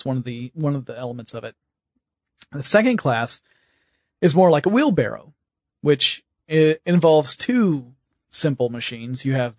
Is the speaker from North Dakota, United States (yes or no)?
no; Georgia, United States; I'm from Georgia. That example means nothing to me.